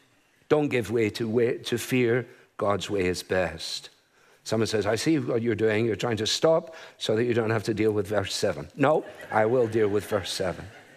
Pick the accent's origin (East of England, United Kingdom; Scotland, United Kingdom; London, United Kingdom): Scotland, United Kingdom; Glasgow; I remember as a boy this kind of stuff when I was growing up in Glasgow.